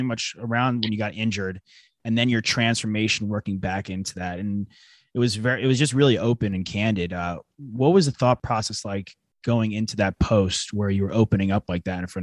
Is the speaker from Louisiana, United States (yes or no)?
no; New York, United States; I'm from New York originally. I would roll back home